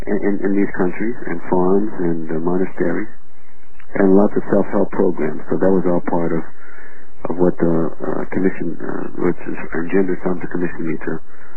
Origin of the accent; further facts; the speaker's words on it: Cleveland, Ohio, United States; born there; I was born in Cleveland, Ohio, in the ghettos. I mean, four sisters and one brother, and a mother who, you know, took care of the family. A father who was never around.